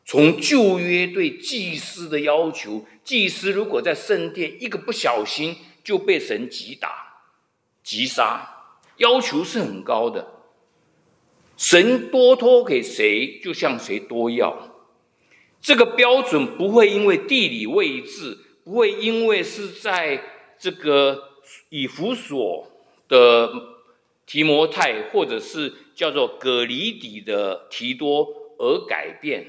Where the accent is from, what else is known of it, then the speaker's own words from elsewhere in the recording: China; 所以这个是远远打翻了我们中国人错误的观念。我们中国人错误观念是养儿防老